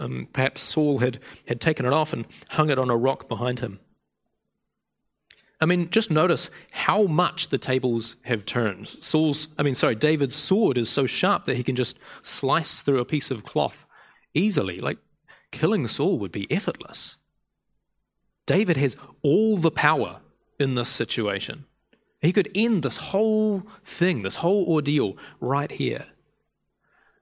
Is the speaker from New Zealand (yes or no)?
yes; Otago, New Zealand; Where I grew up in South Otago, we have the Cathedral Caves, which are these massive coastal caves